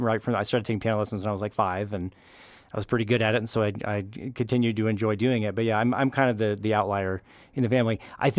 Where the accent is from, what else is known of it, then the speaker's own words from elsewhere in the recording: Austin, Texas, United States; also born or lived in New York; I grew up in Austin also, so that's like, you know, that's where I'm from. So it was easy to go to North Texas.